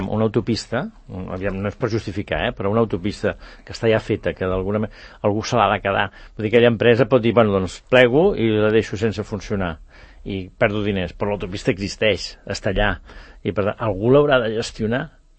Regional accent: Catalonia, Spain; som catalans

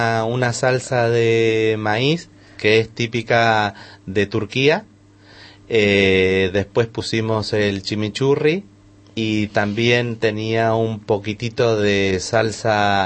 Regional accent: Argentina; born there; Mis padres son chilenos y yo nací en Argentina

